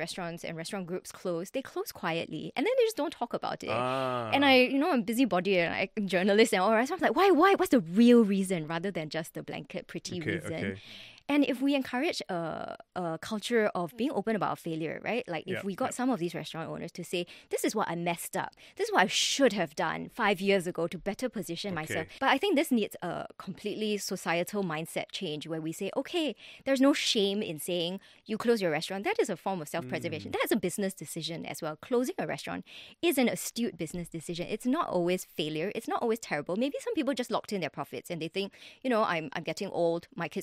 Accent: Singapore; to support causes that make me proud as a Singaporean.

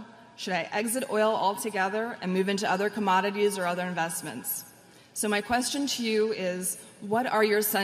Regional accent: Los Angeles, California, United States; I'm from Los Angeles, California.

